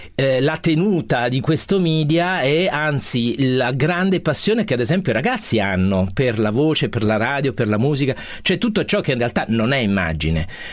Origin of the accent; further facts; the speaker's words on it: Naples, Campania, Italy; a Napoli, io lo dico da napoletano, sono un rito assolutamente irrinunciabile.